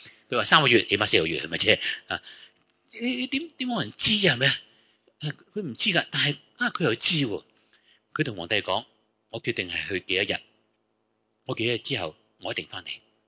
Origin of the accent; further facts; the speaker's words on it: China; 我们中国人